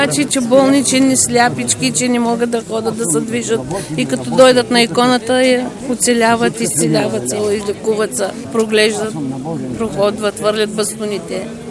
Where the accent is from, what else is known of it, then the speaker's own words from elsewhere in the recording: Yakim Gruevo, Shumen Province, Bulgaria; Ние сме от Яким Груево.